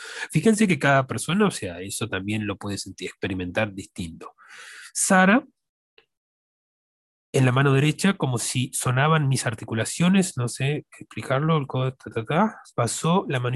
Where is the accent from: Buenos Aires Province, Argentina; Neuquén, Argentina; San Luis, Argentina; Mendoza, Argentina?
Buenos Aires Province, Argentina; La Plata; soy de la Argentina, La Plata, la ciudad de La Plata